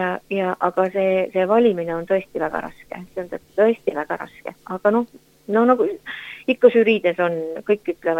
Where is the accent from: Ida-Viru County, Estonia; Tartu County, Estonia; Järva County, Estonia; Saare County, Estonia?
Saare County, Estonia; ma olen küll siit Saaremaalt